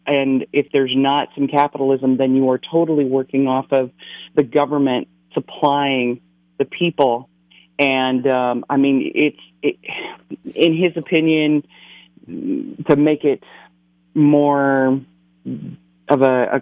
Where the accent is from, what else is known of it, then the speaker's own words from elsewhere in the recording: Montana, United States; And I grew up in Montana on the Flathead Reservation up there. I'm Native American.